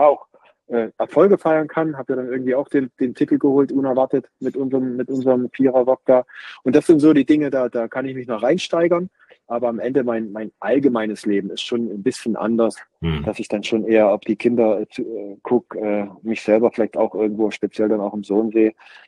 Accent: Johanngeorgenstadt, Saxony, Germany; also born or lived in Hinterzarten, Germany; meinen Heimatverein, sowohl Johann Geheugenstadt, wo ich aufgewachsen bin

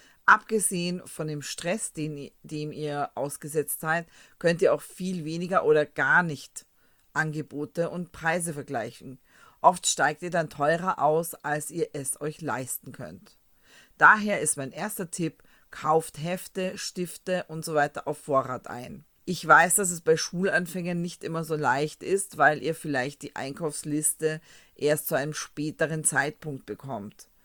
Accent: Austria; Bei uns in Österreich sind ja die Sommerferien sehr lange.

